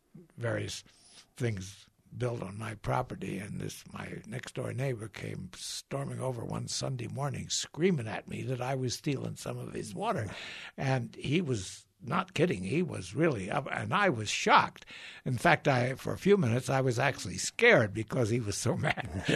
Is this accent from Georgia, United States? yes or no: no; New York City, New York, United States; as you know, I came from New York City, and I came out here